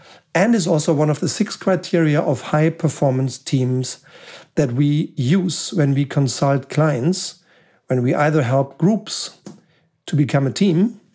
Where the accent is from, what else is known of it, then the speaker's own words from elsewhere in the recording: Germany; English is a second language; as you can see here by my accent, I was born and raised in Germany.